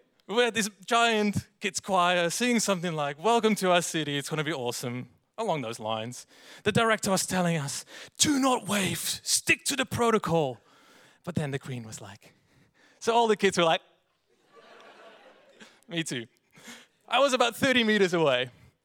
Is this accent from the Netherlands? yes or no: yes; Netherlands; now in Australia; in 2009 I moved here to Australia from the Netherlands, and the Netherlands is not an English-speaking country, so we speak Dunglish.